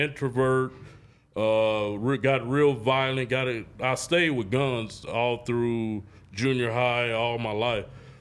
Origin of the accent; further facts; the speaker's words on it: Oakland, California, United States; So I grew up on 98th and East Street, Drug Street.